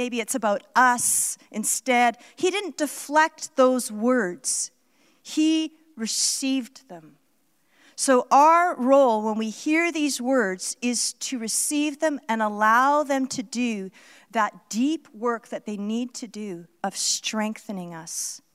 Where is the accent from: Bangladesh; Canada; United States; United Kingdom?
Canada; I can remember one time I was in Mexico City, and we were asked as a Canadian team of prayer leaders to speak to this huge auditorium of pastors.